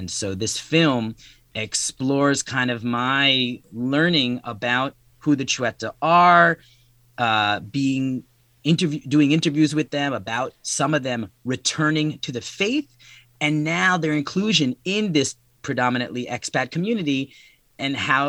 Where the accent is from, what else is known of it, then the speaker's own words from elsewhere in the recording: New Jersey, United States; also born or lived in Israel; Born and raised in New Jersey. My father's from Israel originally. My mother's from the States. So we traveled around quite a bit. I lived in Israel for a year.